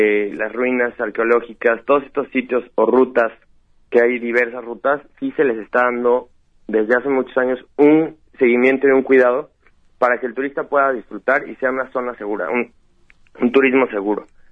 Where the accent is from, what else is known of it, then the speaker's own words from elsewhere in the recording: Mexico; nosotros como mexicanos lo respetamos mucho